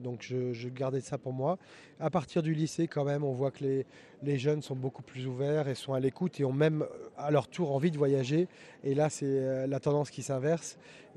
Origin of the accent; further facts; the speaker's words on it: Brittany, France; je suis breton à l'origine.